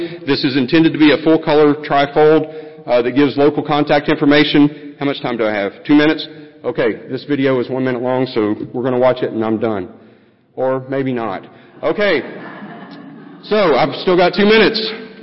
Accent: Virginia, United States; no pun intended since I'm from Virginia

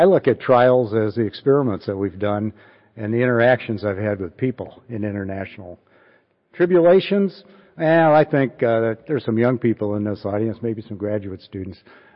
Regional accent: Niles, Michigan, United States; So I was raised in Michigan, a little town in southwestern Michigan, Niles, Michigan, 7 miles north of Indiana.

